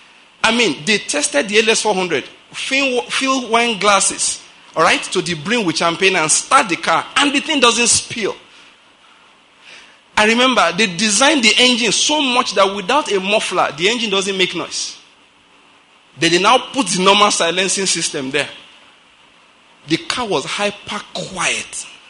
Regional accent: Nigeria; you know, I'm a Nigerian, I'm a black man.

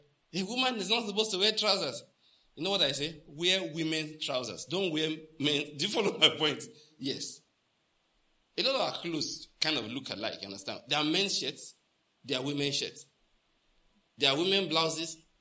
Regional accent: Enugu, Enugu State, Nigeria; now in United States; So maybe I'm a bushman. I came from Enugu.

